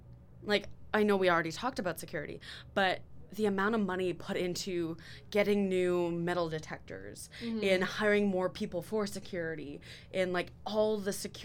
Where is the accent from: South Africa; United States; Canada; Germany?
Canada; And I mean, we're Canadian, so obviously it sort of hits home a little bit more.